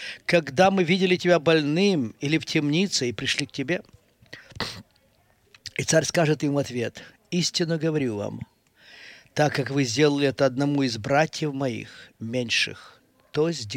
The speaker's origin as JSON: {"language": "Russian", "country": "Australia", "tie": "born or raised there", "also_born_or_lived": "Calgary", "said": "Как вы поняли, я вырос в Австралии, и я практически ничего не знал о снеге."}